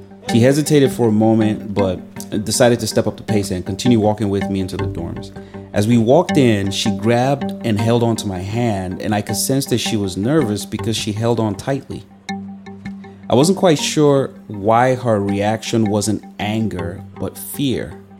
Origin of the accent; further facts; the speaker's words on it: Kaduna, Kaduna State, Nigeria; Even though I was coming from a very gentle background, you know, growing up in Kaduna and all, I was a tough kid.